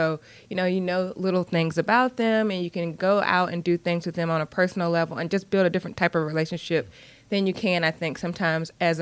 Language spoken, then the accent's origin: English; Georgia, United States; And I do the entire state of Georgia. I'm from South Georgia. I get a lot of business from down there, so have car, will travel.